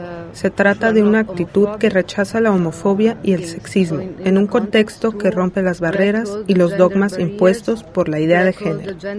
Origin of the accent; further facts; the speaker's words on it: Italy; now in Berlin, Germany; Los tres somos de Italia.